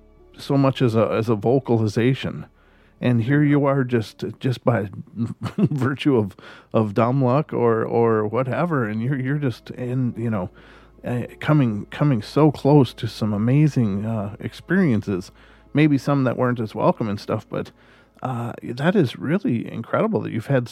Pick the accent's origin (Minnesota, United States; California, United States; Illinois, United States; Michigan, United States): Minnesota, United States; but I'm from Minnesota originally, and so I know that it's called Oregon.